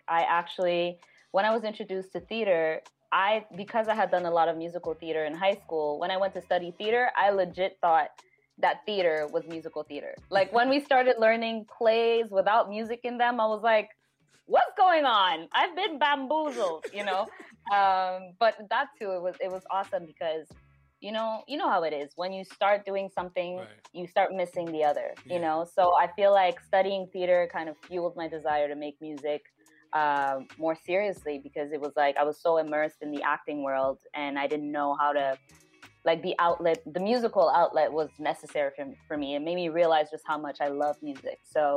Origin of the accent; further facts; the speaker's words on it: Montreal, Quebec, Canada; when I was younger, growing up in Montreal, I did a lot of random odd jobs and I was working with my dad.